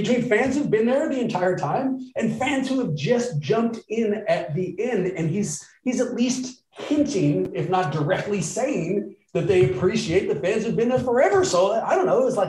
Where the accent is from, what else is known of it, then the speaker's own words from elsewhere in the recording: Oakland, California, United States; I'm born and raised in Oakland. The Warriors have always been here.